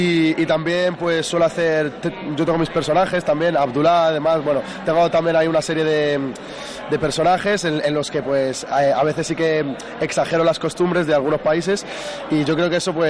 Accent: Morocco; porque yo soy marroquí y hablo árabe.

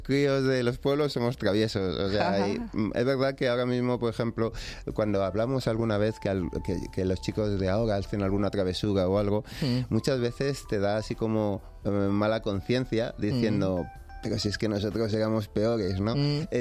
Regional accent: Villamantilla, Community of Madrid, Spain; Cuando yo hablo de Villamantilla lo hablo con mucho cariño, no solo porque sea mi pueblo, no solo por donde he vivido

